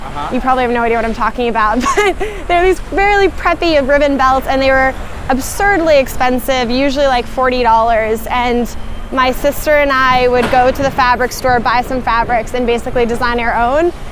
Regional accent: California, United States; born there; I was born in North Carolina. No, not North Carolina. I was born in Northern California.

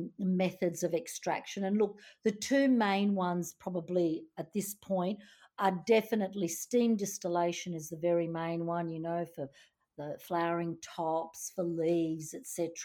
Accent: Sydney, New South Wales, Australia; I'm from Sydney, so I used to go down to the Blue Mountains

